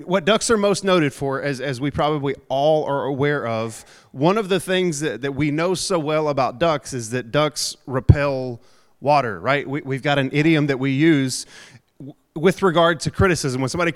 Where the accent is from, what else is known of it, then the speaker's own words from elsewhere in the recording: Texas, United States; That's partially because I'm from East Texas and people duck hunt, right?